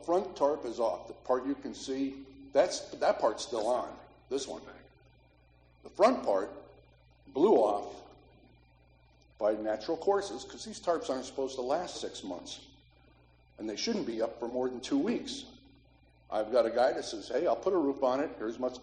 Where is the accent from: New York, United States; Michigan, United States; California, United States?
New York, United States; Buffalo; now in Florida, United States; And it's Florida. And it's August. I'm from Buffalo.